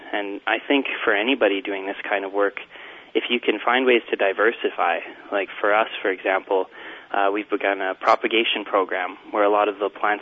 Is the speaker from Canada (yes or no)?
yes; Calgary, Alberta, Canada; We're all born and raised in Calgary, and we're really passionate about giving back to the city through being involved in the local food movement.